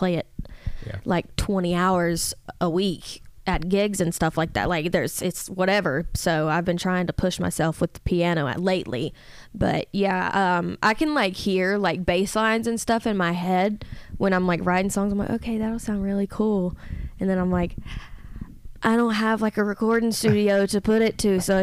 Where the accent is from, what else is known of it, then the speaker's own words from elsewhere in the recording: Georgia, United States; I am from Harrelson County, Georgia. It's a very, very small county.